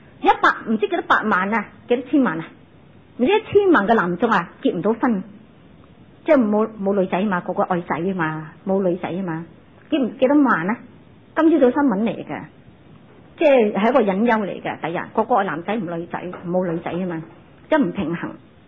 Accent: Hong Kong; 我哋中国人一样嘅呢个问题

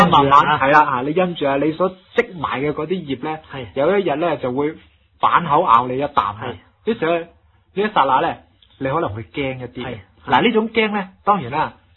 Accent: China; 因為我哋中國人話真係嘛，你小心收尾嗰幾年啊。

